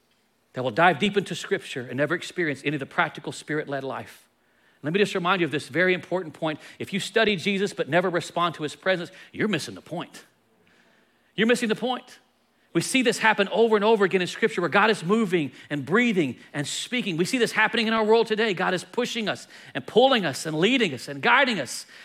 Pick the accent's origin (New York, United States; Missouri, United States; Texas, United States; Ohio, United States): Texas, United States; I come from the Dallas-Fort Worth area, you can't see nothing.